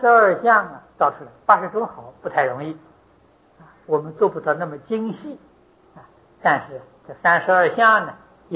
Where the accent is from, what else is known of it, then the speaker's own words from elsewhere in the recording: China; 我们是中国人